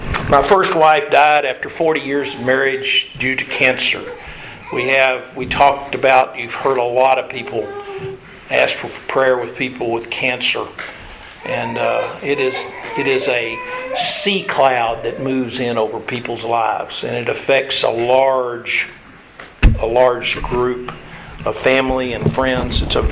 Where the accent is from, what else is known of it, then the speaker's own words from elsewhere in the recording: Kentucky, United States; And I grew up there in Kentucky on a college campus. My high school, I went to Eastern Kentucky.